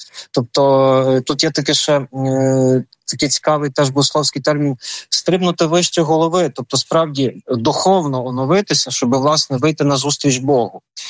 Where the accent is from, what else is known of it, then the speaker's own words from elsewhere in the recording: Ivano-Frankivsk Oblast, Ukraine; в моєму населеному пункті, який знаходиться фактично, звідки я родом, знаходиться цей населений пункт на межі Бойківсько-Покутський.